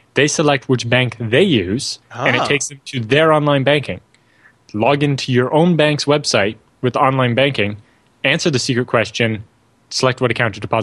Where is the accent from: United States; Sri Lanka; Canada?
Canada; But I'm Canadian.